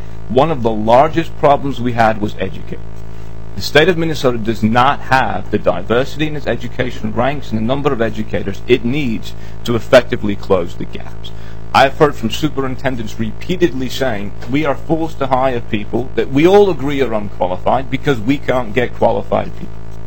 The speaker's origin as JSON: {"language": "English", "country": "United Kingdom", "said": "As a British national, I'm very impressed."}